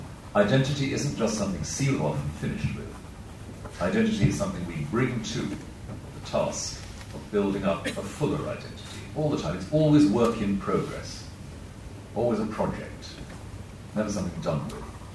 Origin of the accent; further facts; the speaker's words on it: Wales, United Kingdom; as Welsh people, we inherit. We actually, this small nation, took deeply seriously the moral priority of education